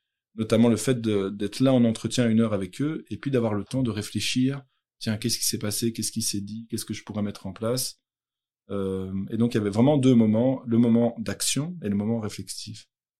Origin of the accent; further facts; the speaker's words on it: Brussels, Belgium; suis un être humain de 32 ans, bientôt 33. Je suis papa de deux enfants. J'habite à Pontassel. Je suis originaire de Bruxelles.